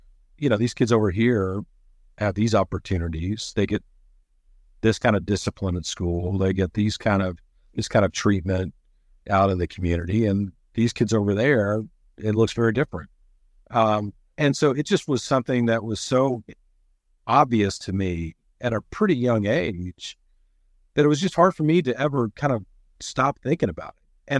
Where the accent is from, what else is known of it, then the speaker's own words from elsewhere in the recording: the South, United States; I was a public school kid growing up in the South, small towns. I moved around a lot as a kid.